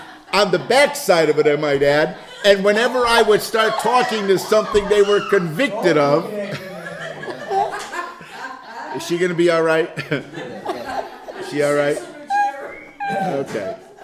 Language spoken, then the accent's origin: English; United States; I'm an American, and the color of my skin is not white, it's pink.